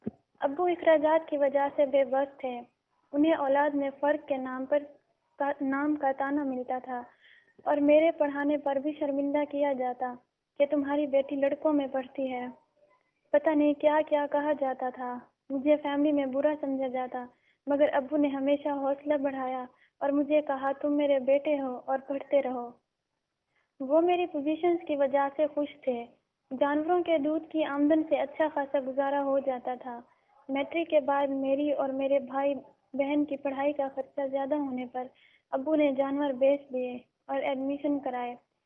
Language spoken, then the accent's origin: Urdu; Punjab, Pakistan; اور میرا تعلق جنوبی پنجاب سے ہے. میں جنوبی پنجاب کی ایسی فیملی سے ہوں جہاں لڑکیوں کو تعلیم سے بہت دور رکھا جاتا ہے.